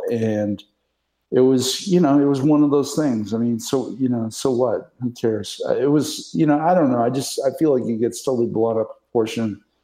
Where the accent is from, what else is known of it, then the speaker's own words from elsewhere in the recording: New York City, New York, United States; He's from Westchester County. I grew up in the Bronx